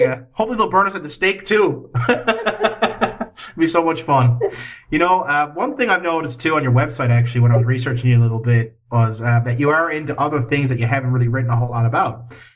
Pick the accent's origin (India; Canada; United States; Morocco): Canada; Newfoundland and Labrador; I'm from Newfoundland, which is the most Irish island on the planet. We're about as Irish as you can get, with still having a maple leaf on our chest.